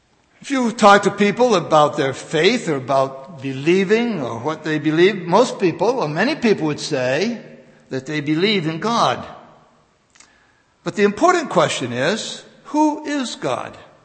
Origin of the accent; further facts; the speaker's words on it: New England, United States; One neighbor of ours in a village that I grew up in New England